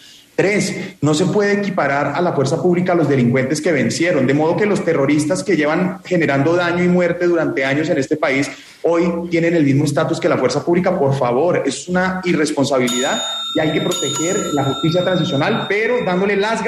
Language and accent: Spanish; Colombia; como colombianos tenemos el derecho a repensar cómo mejoramos esos asuntos.